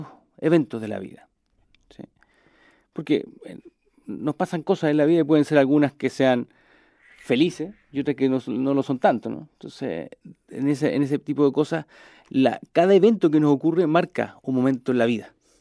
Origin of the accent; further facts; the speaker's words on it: Chile; En mi país existe un concepto que es hacer la pega. Viene de muy antiguo, viene de la época colonial, cuando había un corregidor en lo que era antiguamente la gobernación de Chile